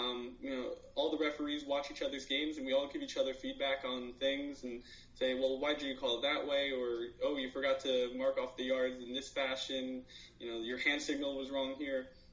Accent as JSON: {"language": "English", "region": "New Jersey", "country": "United States", "said": "I'm personally from New Jersey."}